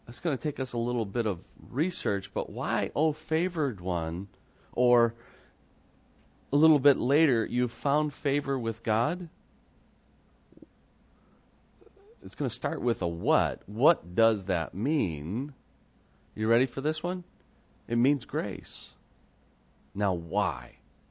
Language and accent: English; Illinois, United States; Those of you from there, I'm kidding. I'm from Illinois too. I get it.